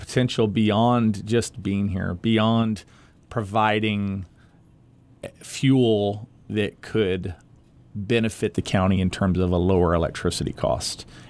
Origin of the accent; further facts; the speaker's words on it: San Antonio, Texas, United States; No, I'm from San Antonio originally, so I like